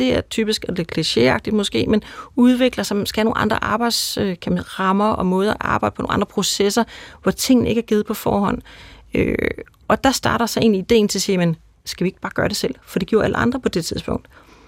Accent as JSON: {"language": "Danish", "region": "Capital Region of Denmark", "country": "Denmark", "said": "Jamen, altså jeg er fra Bornholm"}